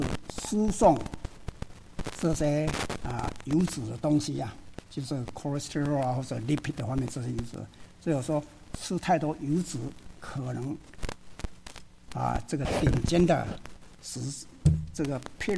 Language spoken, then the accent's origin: Chinese; southern Taiwan, Taiwan; accent: Taiwanese Mandarin; 通常他们都会笑我说讲的话就是台湾国语，那确实是这样，因为从小就我是台湾南部啊，南部人的讲的国语就是不像说台北就比较像标准的北京话一样啊呀。